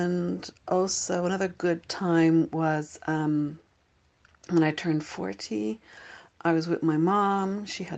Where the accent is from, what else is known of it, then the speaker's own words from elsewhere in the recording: Ireland; also born or lived in France; I live in France, but I grew up in Ireland.